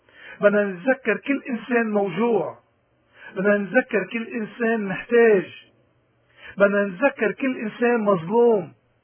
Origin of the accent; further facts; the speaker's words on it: Lebanon; بدنا نذكر نحن كلبنانيين